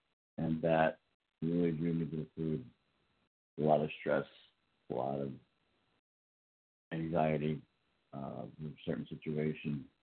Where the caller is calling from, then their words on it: Florida, United States; from Florida.